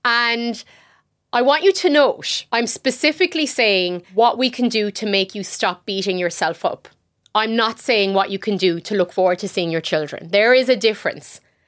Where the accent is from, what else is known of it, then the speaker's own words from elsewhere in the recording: Ireland; also born or lived in United Kingdom; growing up in Ireland and the UK